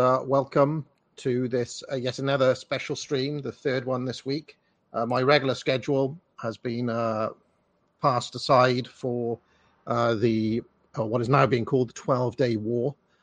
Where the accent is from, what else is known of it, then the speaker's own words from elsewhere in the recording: Wales, United Kingdom; Back in my hometown, it was 21 degrees by the sea, right?